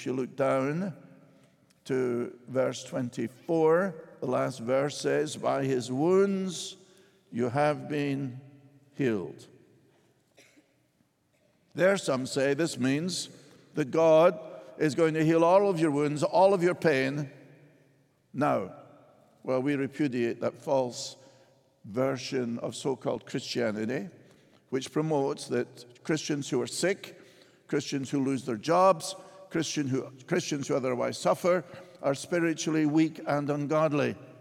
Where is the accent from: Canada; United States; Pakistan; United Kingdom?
United Kingdom; Scotland; Well, I'm Scottish